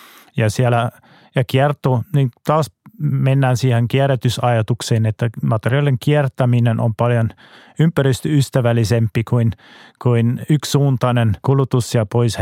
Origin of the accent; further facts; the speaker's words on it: Germany; siellä minun kotimaassa Saksassa oli ihan kielletty sunnuntaina ajaa autolla